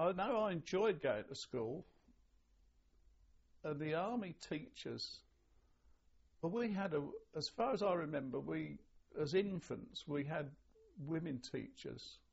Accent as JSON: {"language": "English", "region": "Wales", "country": "United Kingdom", "tie": "born there", "said": "I mean, I was born in Wales, whereas my father was a Cornishman and my mother was from the Fens of East Anglia. I was born in Wales."}